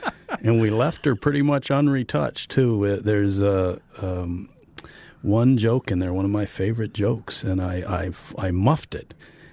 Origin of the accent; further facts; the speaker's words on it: Wisconsin, United States; and I come from the Red Barn, White Farmhouse, Green Fields, Black and White Cows part of Wisconsin.